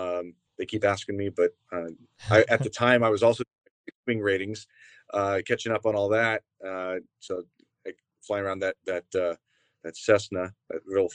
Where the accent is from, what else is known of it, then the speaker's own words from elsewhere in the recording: California, United States; So I grew up as in California, and I had some roots here already.